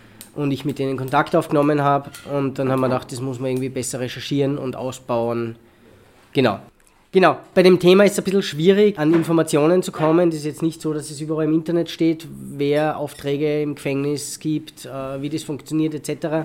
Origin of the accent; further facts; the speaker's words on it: Salzburg, Austria; now in Vienna, Austria; ich wohne in Wien und bin eigentlich aus Salzburg.